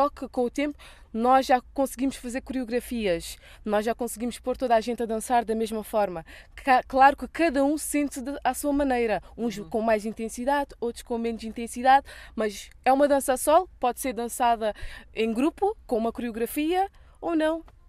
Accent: Sal, Cape Verde; moved away as an adult; now in Portugal; Sou da Ilha do Sal, vim para estudar, porque o meu objetivo também era conhecer o mundo e também queria prosseguir os estudos

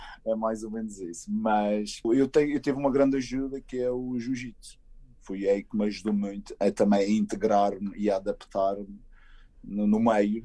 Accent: Madeira, Portugal; Eu que sou da Ilha da Madeira, onde praticamente não existe inverno.

